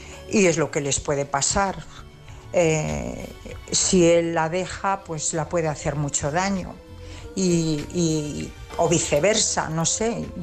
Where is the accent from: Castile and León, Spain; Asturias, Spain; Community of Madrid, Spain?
Castile and León, Spain; Valladolid; de Valladolid.